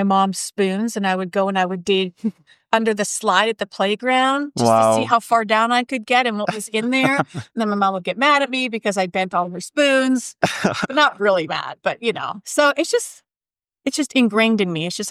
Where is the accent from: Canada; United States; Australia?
Canada; Saskatchewan; also born or lived in Alberta, Canada; growing up in Saskatchewan, Alberta, at that time, dinosaurs were the big thing.